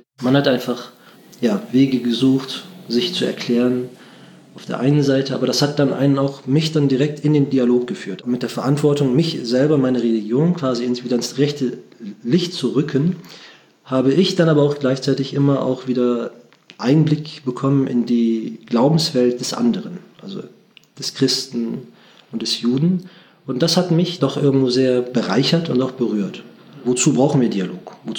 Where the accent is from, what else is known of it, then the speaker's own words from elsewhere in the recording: Bremen, Germany; Ich bin gebürtiger Bremer, also in Bremen geboren und aufgewachsen. Meine Eltern stammen aus der Türkei. Ich bin 40 Jahre alt